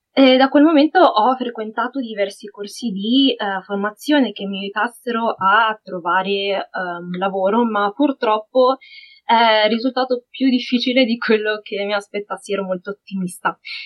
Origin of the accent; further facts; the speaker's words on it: Milan, Lombardy, Italy; ho 24 anni e sono di Milano.